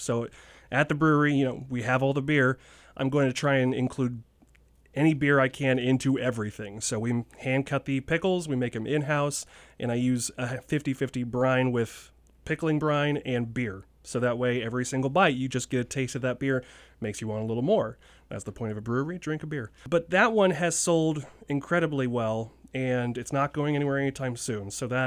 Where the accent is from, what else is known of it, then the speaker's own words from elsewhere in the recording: Jacksonville, Illinois, United States; Jacksonville is my hometown, born and raised.